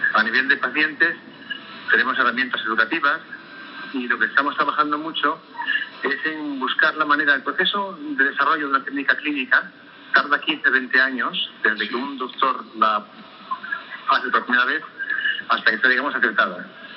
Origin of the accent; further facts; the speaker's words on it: Asturias, Spain; Yo soy asturiano y soy de aquí arriba.